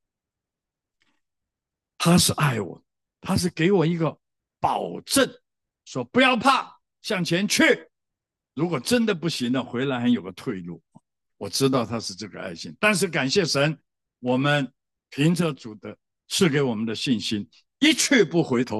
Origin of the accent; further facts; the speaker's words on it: Hong Kong; 我从小在香港长大